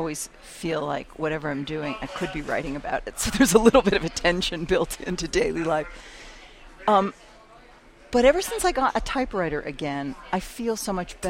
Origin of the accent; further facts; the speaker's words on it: Pittsburgh, Pennsylvania, United States; now in New Mexico, United States; No, my children were born here and my grandchildren, but I'm always going to be a Pittsburgher, even just the way I talk, I think.